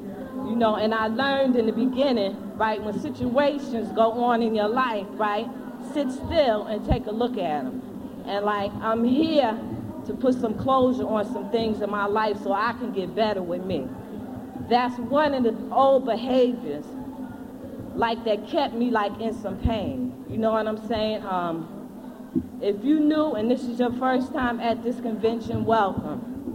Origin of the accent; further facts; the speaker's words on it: Brooklyn, New York, United States; I'm an addict from Brooklyn, New York.